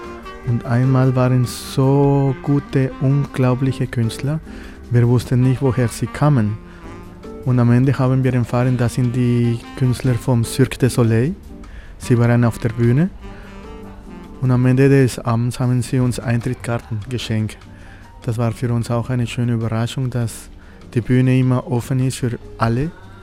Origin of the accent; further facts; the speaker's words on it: Colombia; Ursprünglich komme ich aus Kolumbien und das ist diese Verbindung, die ich in meine Knochen habe mit der Musik.